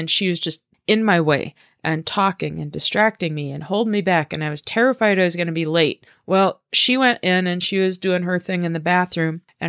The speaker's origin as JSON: {"language": "English", "region": "Nebraska", "country": "United States", "said": "And I'm from Nebraska, so I don't ever remember seeing commercials."}